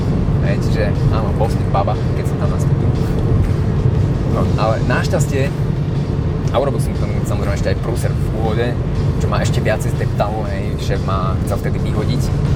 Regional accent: Prešov, Prešov Region, Slovakia; now in Bratislava, Slovakia; Žijem v Bratislave, pochádzam z Prešova, vyštudoval som stavbarinu, stavná priemyslovka, technická univerzita v Košiciach.

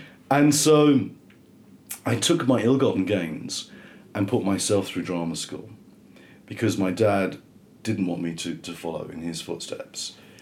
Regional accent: Chislehurst, London, United Kingdom; So we're from Chislehurst in Kent.

